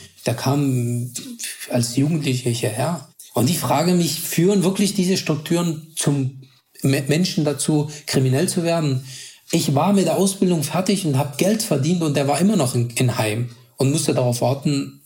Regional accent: Afghanistan; Also ich bin in Afghanistan nebenbei zur Schule gegangen, also gearbeitet den ganzen Tag und nebenbei zur Schule gegangen

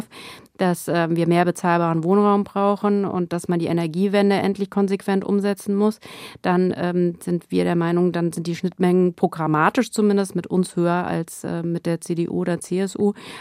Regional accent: Hesse, Germany; wie ich das zum Beispiel in meinem Heimatland in Hessen erlebe

